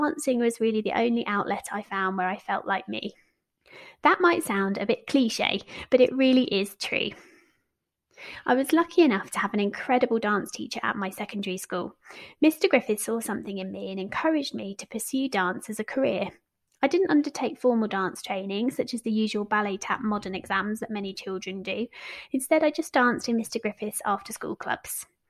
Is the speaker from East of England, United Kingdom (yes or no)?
yes; St Neots, East of England, United Kingdom; I grew up in St Neots in Cambridgeshire.